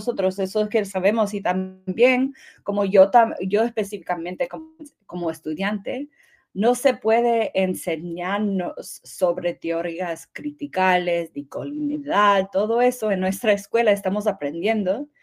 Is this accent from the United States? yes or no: yes; United States; born there; yo nací en los Estados Unidos, pero mi familia es de Cuba